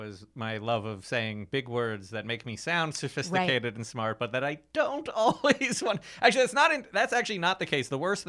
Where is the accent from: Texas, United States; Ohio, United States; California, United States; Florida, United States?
Ohio, United States; I'm from Ohio.